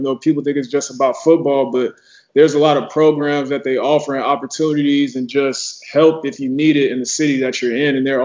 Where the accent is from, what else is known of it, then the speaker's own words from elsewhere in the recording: Atlanta, Georgia, United States; I'm from Atlanta.